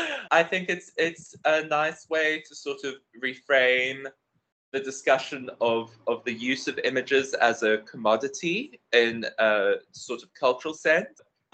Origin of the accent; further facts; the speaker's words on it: George, Western Cape, South Africa; I'm the fourth one in a row, apparently. I am from George.